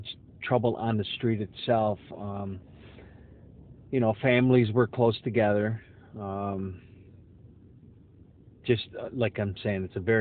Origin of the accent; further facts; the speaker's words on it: Utica, New York, United States; I come from East Utica, which is, at the time when I was growing up, was very Italian. It was an Italian center of Utica. I lived very impoverished.